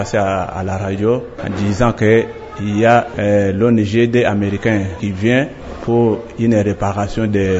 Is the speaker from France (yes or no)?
no; Kazumba, Kasaï-Central, DR Congo; Je suis venu de Kazumba, secteur de Kavula, donc dans une distance de 186 km d'ici.